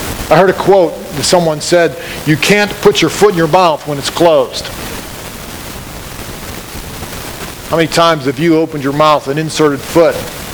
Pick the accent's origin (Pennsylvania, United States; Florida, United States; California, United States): Pennsylvania, United States; Pittsburgh; I think many of you know that I grew up near Pittsburgh.